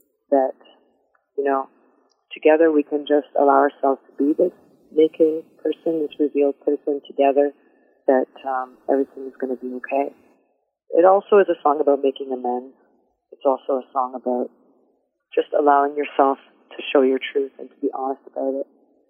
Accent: London, Ontario, Canada; Yeah, exactly. My hometown is London.

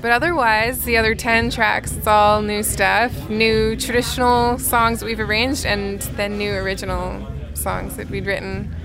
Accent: Edmonton, Alberta, Canada; an experience I had growing up in Edmonton as well.

